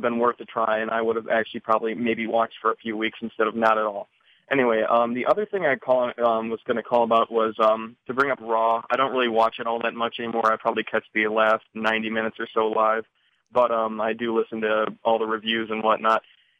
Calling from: Wisconsin, United States; from Wisconsin.

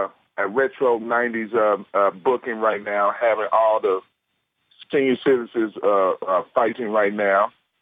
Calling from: Memphis, Tennessee, United States; from Memphis, Tennessee.

